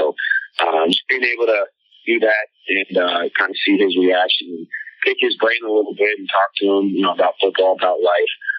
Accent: Colorado, United States; just growing up in Colorado near the Air Force Base, I had a lot of friends who had military fathers and military mothers.

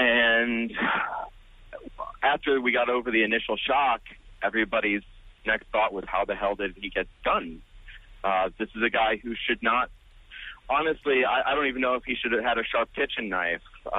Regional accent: Tennessee, United States; now in New York, United States; I grew up in Tennessee, and I've always been sort of a libertarian about drugs, guns, all of those sort of things.

